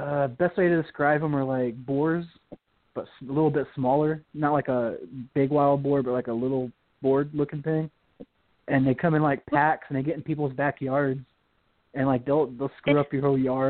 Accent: Mexico; I was like, yeah, I don't really see that because I grew up in Mexico and it's not like that.

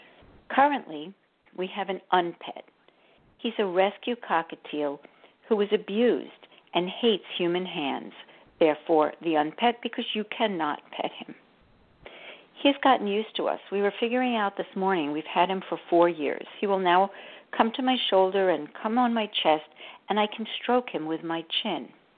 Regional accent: New York, United States; I grew up on Long Island, New York. It's in the center part of the island. It was characterized by lots of asphalt, gas stations, and strip malls.

